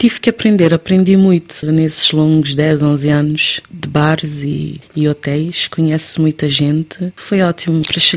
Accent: São Vicente, Cape Verde; also born or lived in São Nicolau; eu, como fui criada em São Vicente, sou de São Nicolau, fui criada em São Vicente

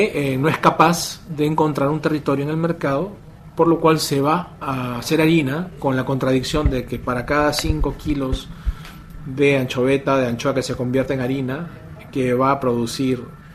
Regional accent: Peru; Yo vengo del Perú, un país donde hay 5 millones de toneladas de anchoas

